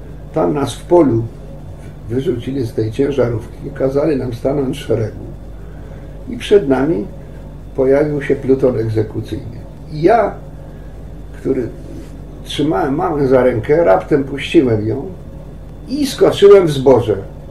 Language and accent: Polish; Zamość, Lublin Voivodeship, Poland; born there; ja się urodziłem w Zamościu, w ładnym, ciekawym miasteczku, które zresztą mało pamiętam. Za parę miesięcy będę miał 75 lat.